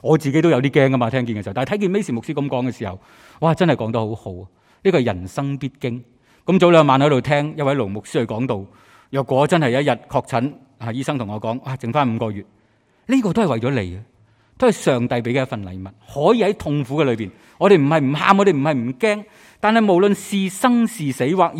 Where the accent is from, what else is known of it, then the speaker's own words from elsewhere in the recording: China; 我们中国人好不会叫第二个人做阿爸的嘛